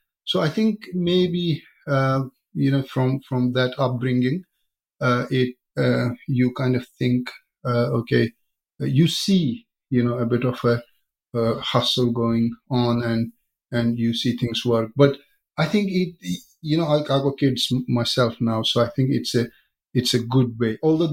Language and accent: English; Jammu and Kashmir, India; born there; But I was born in Kashmir, which is a place to the northern sides of India. It's an area between India and Pakistan. And in the early days as well, you know, I obviously come from a very middle-class background.